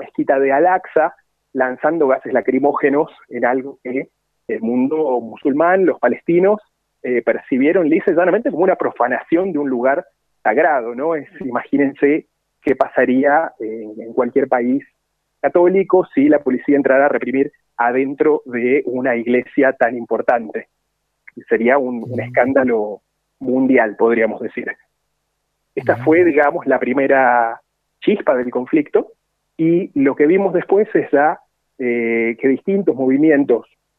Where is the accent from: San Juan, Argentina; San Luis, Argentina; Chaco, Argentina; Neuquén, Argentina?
San Juan, Argentina; creo que yo soy el tercer sanjuanino acá en este punto de encuentro de este jueves.